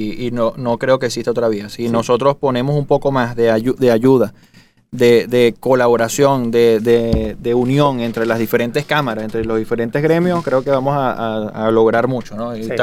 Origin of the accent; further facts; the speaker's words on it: Venezuela; Mira, ante de ser de un sector, somos todos venezolanos.